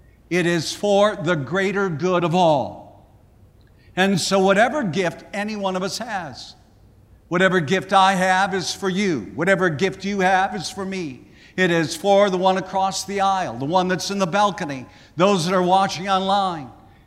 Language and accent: English; South Dakota, United States; There was a man that I grew up with back in South Dakota